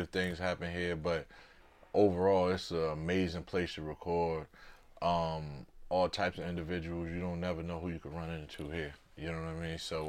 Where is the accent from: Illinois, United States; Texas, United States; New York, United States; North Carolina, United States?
New York, United States; Syracuse; Like, a lot of people, even I'm from New York, I'm from Syracuse.